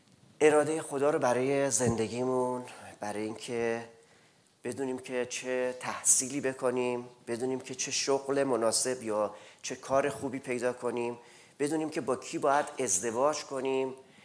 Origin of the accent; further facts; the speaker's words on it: Iran; moved away; از ایران با همدیگه اومدیم اینجا و مدت ها هم هماتاق بودیم